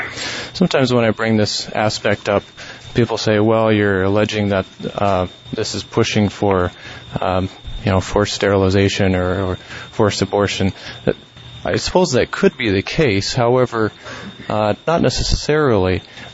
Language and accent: English; Mitchell, South Dakota, United States; I'm from Mitchell, testifying on behalf of myself.